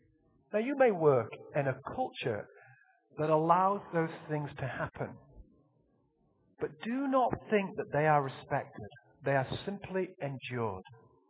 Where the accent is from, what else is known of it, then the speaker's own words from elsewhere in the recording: England, United Kingdom; Yet my accent never changed, and I was as English then as I am today.